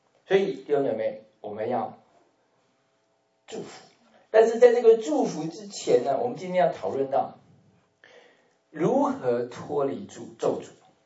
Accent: China; 我们每一个人从我们这个 Chinese 我们的中国人的后代当中呢，几乎没有例外的

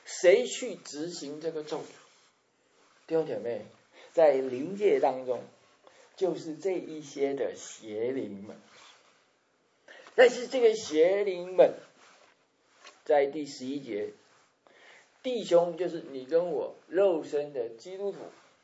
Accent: China; 就好像我们中国人在过年的时候，我们家家户户是不是会贴春联呐、啊？

